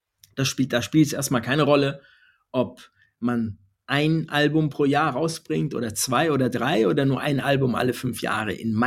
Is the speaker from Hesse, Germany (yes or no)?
yes; Frankfurt, Hesse, Germany; wir sind ja beide aus Frankfurt